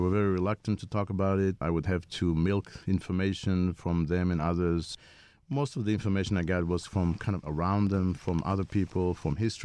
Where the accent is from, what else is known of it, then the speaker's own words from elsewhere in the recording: Tel Aviv, Tel Aviv District, Israel; I grew up in Tel Aviv, born in Tel Aviv, basically spent my youth there except the exchange program in Boston